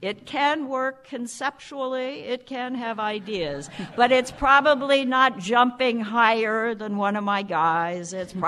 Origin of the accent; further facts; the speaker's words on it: Midwest, United States; I'm a farm girl. I come from the Midwest.